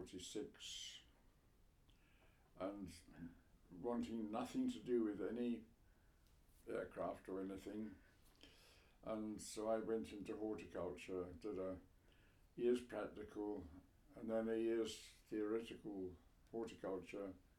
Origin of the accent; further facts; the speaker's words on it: Hillingdon, London, United Kingdom; also born or lived in Grayshott; All my first memories were Hillingdon, Middlesex. We moved there when I was still a baby, I think.